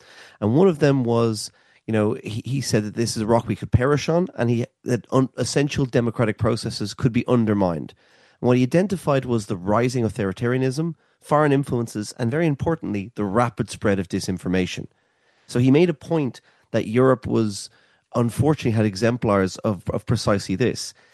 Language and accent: English; Ireland; And very importantly, as an Irish person, I think he pointed out that Ireland is not immune to this.